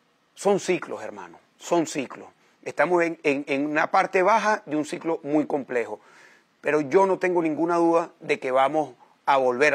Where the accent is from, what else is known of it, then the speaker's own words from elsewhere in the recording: Venezuela; Yo crecí en la Venezuela de los años 70, la Venezuela próspera, la Venezuela democrática.